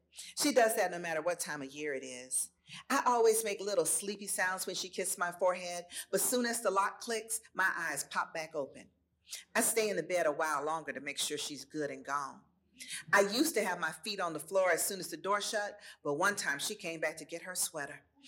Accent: Atlanta, Georgia, United States; I decided that I would be the one to write about growing up in Atlanta during the child murders.

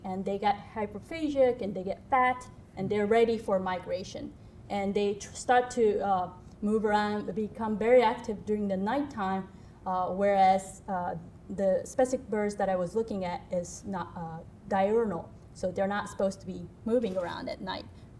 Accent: Japan; So I'm originally from Japan

